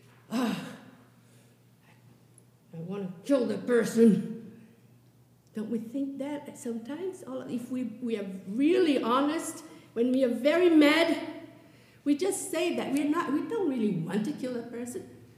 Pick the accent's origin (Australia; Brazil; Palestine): Brazil; now in Boston, United States; forget about Rio de Janeiro, which is, I came from Brazil. Over there, the thing is worse.